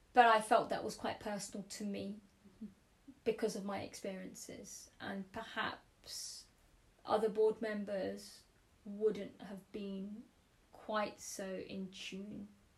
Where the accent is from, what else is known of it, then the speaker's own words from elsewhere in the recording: London, United Kingdom; Growing up in London